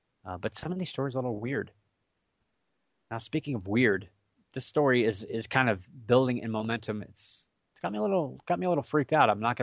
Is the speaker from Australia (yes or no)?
no; Mentor, Ohio, United States; Now, I liked it because I'm from Mentor, Ohio. I grew up in Mentor, Ohio.